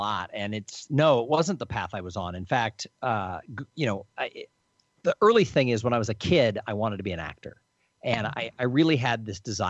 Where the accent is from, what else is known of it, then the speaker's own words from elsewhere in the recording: Los Angeles, California, United States; I grew up in Los Angeles. I grew up near Pasadena. I grew up like 15 miles from Hollywood.